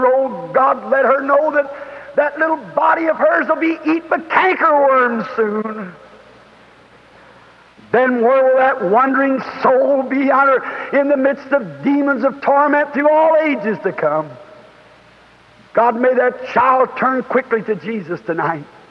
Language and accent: English; the South, United States; I had no education. And I'm a Southerner and I mess my words all up.